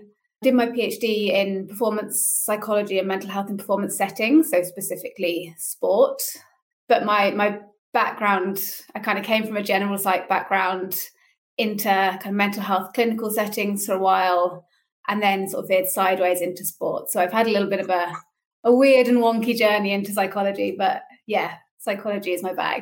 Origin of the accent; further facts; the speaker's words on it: England, United Kingdom; now in Wales, United Kingdom; I'm in Wales now. It's a Welsh name, but I grew up in England.